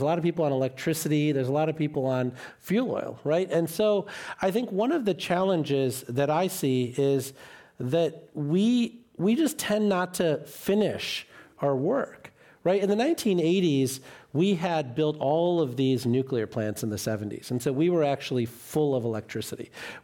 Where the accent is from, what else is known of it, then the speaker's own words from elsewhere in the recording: Sterling, Illinois, United States; there are people in my hometown in Sterling, Illinois, that couldn't get their homes above 55 degrees